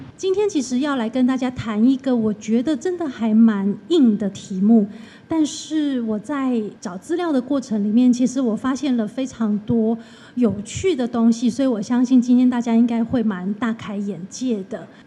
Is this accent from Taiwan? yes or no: yes; Taiwan; 我们台湾人为什么以前唱歌这么难听？为什么以前我们台湾的唱片听起来那么难听？